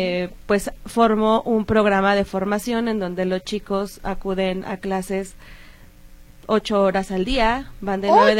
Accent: Mexico City, Mexico; now in Jalisco, Mexico; No, yo soy de Ciudad de México, pero ya tengo 8 años radicando aquí en Jalisco.

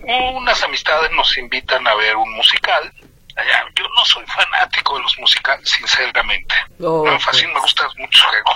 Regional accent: Mexico; Somos mexicanos, tenemos de los dos, queramos o no, así de fácil.

